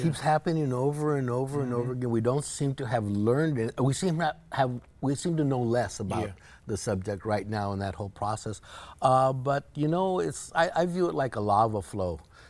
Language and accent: English; Los Angeles, California, United States; Well, I was Mexican in a black neighborhood, so you know, yo Mexican, You know, I grew up in South Central LA when it was predominantly 90-some% black and the rest Latino